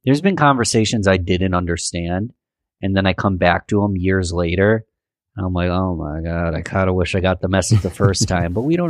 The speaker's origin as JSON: {"language": "English", "town": "Rochester", "region": "New York", "country": "United States", "tie": "born or raised there", "said": "born and raised in Rochester, New York, love my city, will advocate for my city any day of the week, but I don't just learn from people from Rochester."}